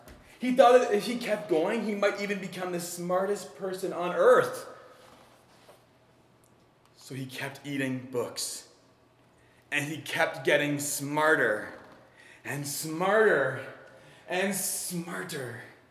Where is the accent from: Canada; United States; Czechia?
Canada; I'm from Canada